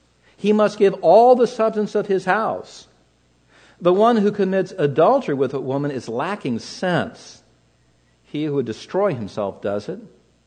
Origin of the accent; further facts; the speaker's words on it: California, United States; I grew up in Southern California. I had a job as a young man. I was driving all over the place.